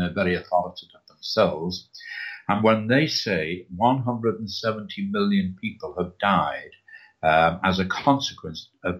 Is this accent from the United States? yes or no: no; Ireland; Now, I'm not talking as an Irishman who is anti-English or anything like that.